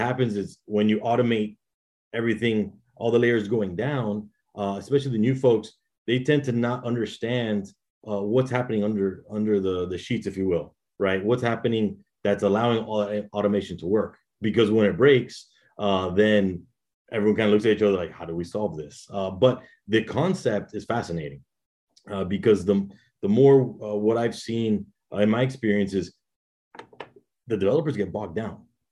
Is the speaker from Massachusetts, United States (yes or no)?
no; Florida, United States; Myself, so born and raised in South Florida, I went to the University of Miami, did computer engineering there